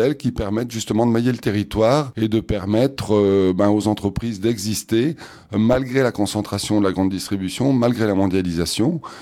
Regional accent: Toulouse, Occitanie, France; born there; Je suis né à Toulouse, donc j'ai une affection particulière pour le Grand Sud-Ouest en général, où il fait bon vivre, où il y a beaucoup de convivialité.

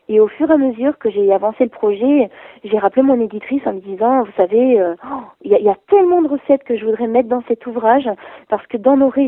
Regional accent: Nice, Provence-Alpes-Côte d'Azur, France; parce que moi je suis niçoise

